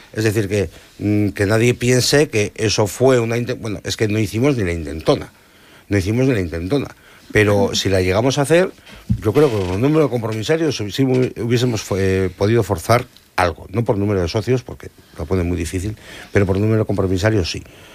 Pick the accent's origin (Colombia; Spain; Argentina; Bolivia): Spain; Bilbao, Basque Country; yo soy socio del Atleti, yo soy vasco, soy de Bilbao